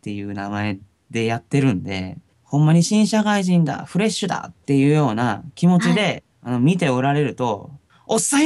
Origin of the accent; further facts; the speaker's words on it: Kagoshima, Japan; moved away as an adult; now in Hyogo, Japan; 僕は19歳までは鹿児島にいたんですよ